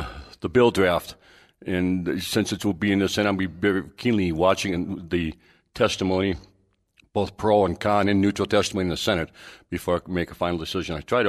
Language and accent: English; Midwest, United States; I grew up in the Midwest